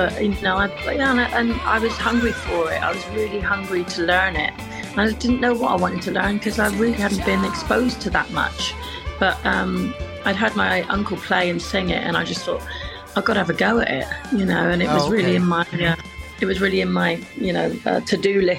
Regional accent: Ireland; the church, the whole church thing growing up in Ireland is very prominent, so.

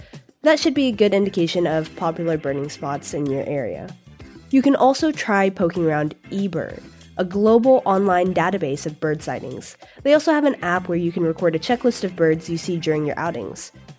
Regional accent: Texas, United States; I'm from Texas and it gets extremely hot in the summer

